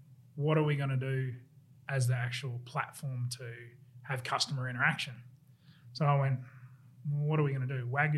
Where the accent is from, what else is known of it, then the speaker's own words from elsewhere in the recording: Casino, New South Wales, Australia; He'd come from Casino, from Evans Head. I came from Casino.